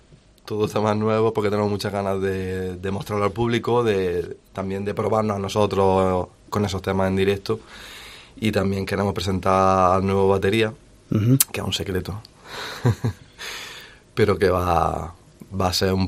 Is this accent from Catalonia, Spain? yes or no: no; Andalusia, Spain; now in Jaén, Spain; Y yo no soy de aquí de Jaén, yo soy de un pueblo, de Llanuar Arzobispo. Uh-huh. Del pueblo de Atrás Mentiras. Y bueno, cuando me vine aquí a estudiar y demás